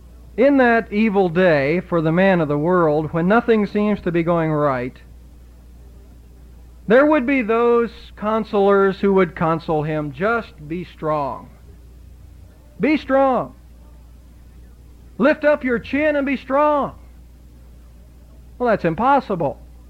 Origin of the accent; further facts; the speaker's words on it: Ohio, United States; Up north, where I was raised in Ohio